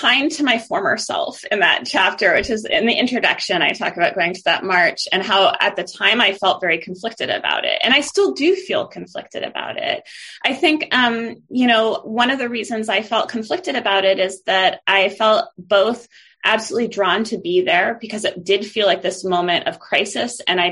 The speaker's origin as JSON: {"language": "English", "town": "Portland", "region": "Oregon", "country": "United States", "tie": "born or raised there", "said": "I write about my own experience growing up in Portland, Oregon during the 1990s."}